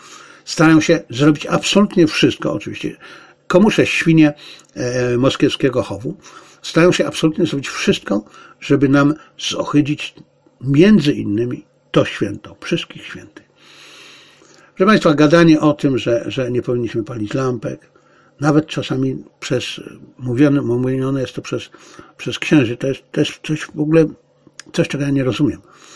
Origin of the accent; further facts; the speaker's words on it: Zabrze, Silesian Voivodeship, Poland; urodziłem się w Śląsku, na Śląsku. Nie wiem, jak to w tej chwili w Zabrzu wygląda, ale ja mieszkałem w starej części Zabrza, gdzie mieszkali Ślązacy, czyli tak naprawdę ludzie, którzy dopiero się uczyli polskiego wtedy, ci Ślązacy niemieccy.